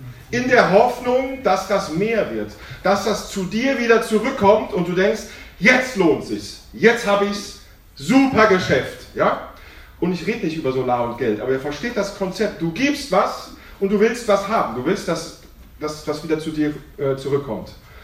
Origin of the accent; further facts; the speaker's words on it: Albstadt, Baden-Württemberg, Germany; Ich weiß nicht, wie das bei euch in Abstadt ist, da wo ich herkomme